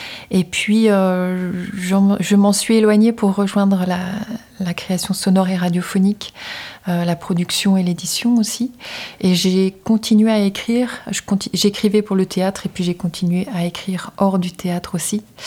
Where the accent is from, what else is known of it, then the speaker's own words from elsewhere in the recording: Brussels, Belgium; Ben moi, je suis bruxelloise depuis une trentaine d'années. Et en ayant grandi ici